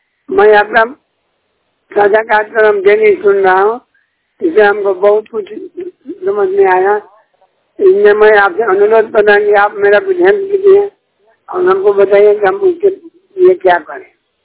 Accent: Banpura, Bihar, India; बिहार का रहने वाला हूँ। मेरा ग्राम है बनपुरा, थाना तरारी, जिला भोजपुर, बिहार। मैं बड़ौदा में नौकरी कर रहा था

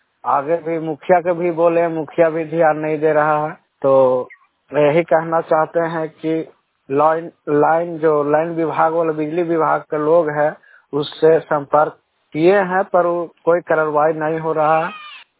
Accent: Mungwadaha, India; और हमारा गांव मुंगवाडाहा है।

